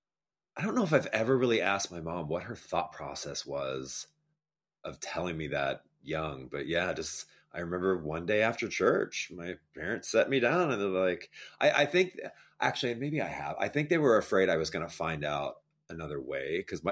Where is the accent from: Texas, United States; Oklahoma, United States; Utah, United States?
Texas, United States; born there; Yeah, you know, I was born in Texas, and my biological mom was like super young when she got pregnant.